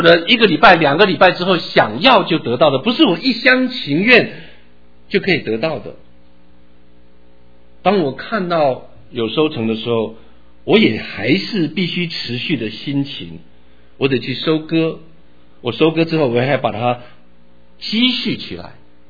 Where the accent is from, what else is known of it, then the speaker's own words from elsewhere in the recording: Taitung, Taitung County, Taiwan; 我在台湾是在台东长大的，我在台东长大的时候，台东其实还是一个非常非常我不能说是落后，但是 developing